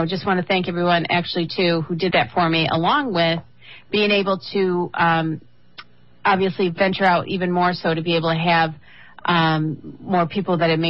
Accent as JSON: {"language": "English", "region": "Michigan", "country": "United States", "tie": "born or raised there", "lives_now": "US East Coast", "said": "I grew up in the Michigan area, so I'm a Midwest girl, being forced to live on the East Coast here."}